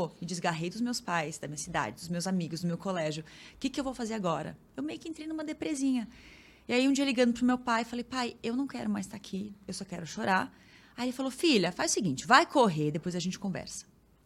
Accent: Araranguá, Santa Catarina, Brazil; Eu sou de Araranguá, Santa Catarina. Micro cidadezinha.

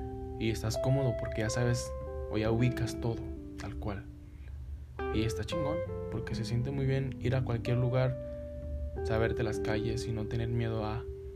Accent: Durango, Mexico; accent: northern; El acento allá es muy difícil al que tengo aquí, porque yo soy de Durango, tengo el acento más norteño

